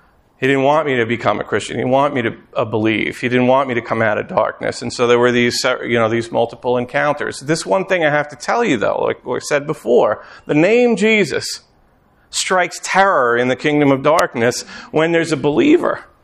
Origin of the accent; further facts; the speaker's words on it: Sag Harbor, New York, United States; I mean, I grew up in Sag Harbor.